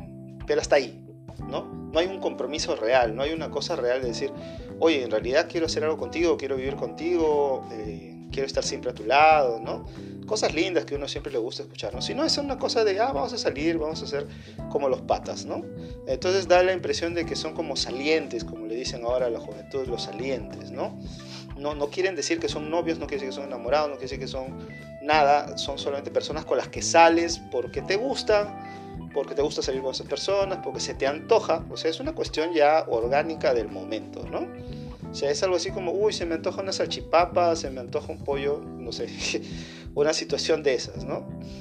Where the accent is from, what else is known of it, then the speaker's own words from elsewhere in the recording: Lima, Peru; de Lima, Perú.